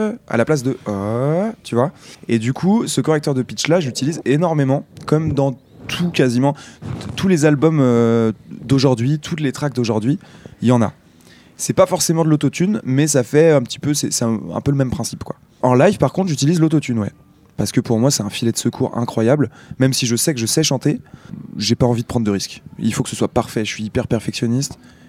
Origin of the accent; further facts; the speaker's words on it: Lorient, Brittany, France; now in Rennes, France; Lorient, c'est là d'où je viens, à la base. Et je suis arrivé à Rennes il y a peut-être 10 ans, tu vois. 9 ans, 10 ans, un truc comme ça. Et avant, j'ai passé toute mon enfance à Lorient.